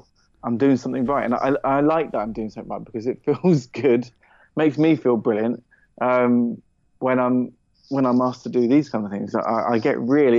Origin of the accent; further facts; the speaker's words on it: East of England, United Kingdom; Oh, I don't have the accent. My accent's not Geordie. It is quite a strong accent. I'm from Hertfordshire originally, just north of London.